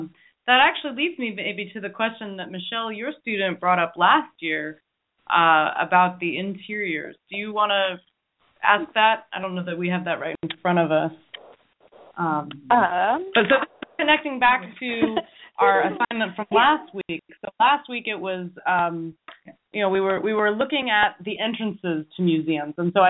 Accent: Houston, Texas, United States; I hate to diss on my hometown of Houston

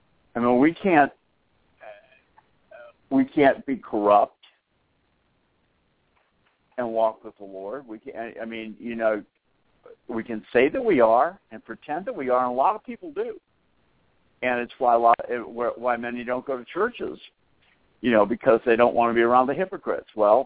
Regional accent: Boston, Massachusetts, United States; I grew up in the Boston area

